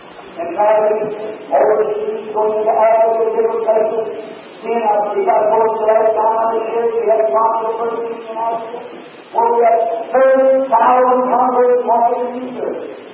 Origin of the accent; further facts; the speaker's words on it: Ireland; I'm an Irishman, my people before we were all Catholic.